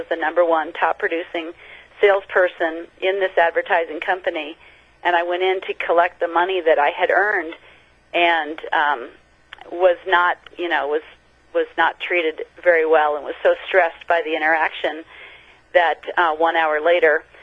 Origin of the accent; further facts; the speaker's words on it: Aspen, Colorado, United States; I was born and raised in Aspen, Colorado.